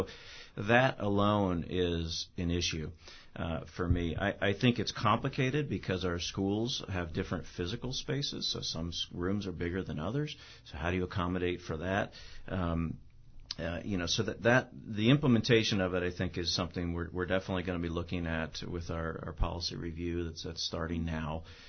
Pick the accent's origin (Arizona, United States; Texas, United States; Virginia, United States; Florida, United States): Virginia, United States; I guess because I grew up in Northern Virginia